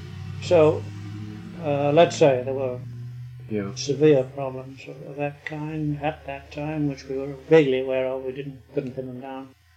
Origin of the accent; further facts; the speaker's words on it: Swansea, Wales, United Kingdom; Born and bred in Swansea, South Wales, which is where I went to university.